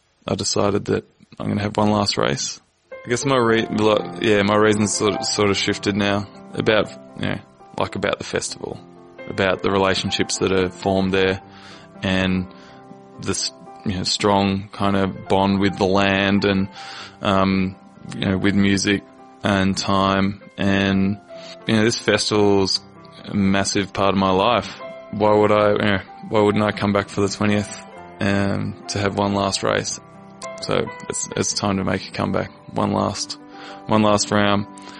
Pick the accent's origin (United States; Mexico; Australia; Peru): Australia; Langwarrin, Victoria; I'm going to run from my hometown in Langwarrin to Meredith in the nude